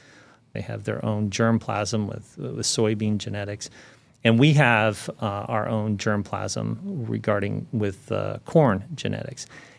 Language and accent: English; Indiana, United States; And I grew up in Morgan County, and that just, it started to click.